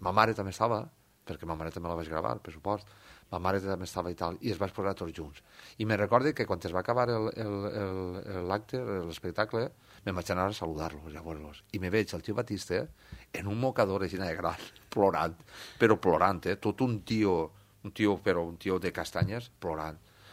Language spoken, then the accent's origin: Catalan; Valencian Community, Spain; Torrella és un poble de la meva comarca, de la comarca de la Costera